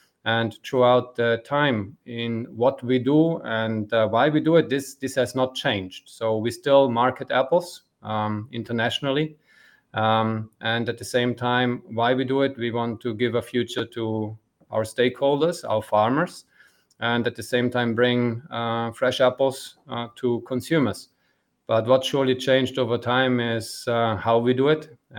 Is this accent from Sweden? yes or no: no; Trentino-Alto Adige, Italy; first language German; English is a second language; Well, it is the mother tongue of the majority of people living in South Tyrol is German. So even my mother tongue is German, even though I'm Italian. And minority also speaks Latin. So we have actually three official languages in South Tyrol.